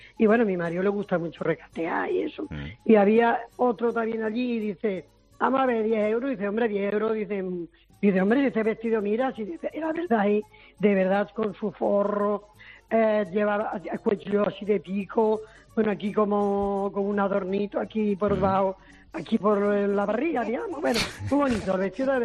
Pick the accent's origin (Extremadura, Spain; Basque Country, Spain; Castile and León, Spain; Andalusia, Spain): Extremadura, Spain; Orellana de la Sierra; fui aquí a Orellana, otro pueblo, mi pueblo es Orellana de la Sierra.